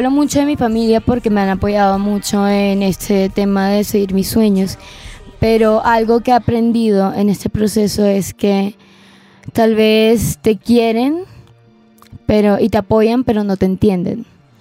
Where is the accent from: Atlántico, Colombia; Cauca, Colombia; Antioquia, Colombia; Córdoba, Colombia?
Atlántico, Colombia; Barranquilla; yo crecí en Barranquilla, una ciudad muy rockera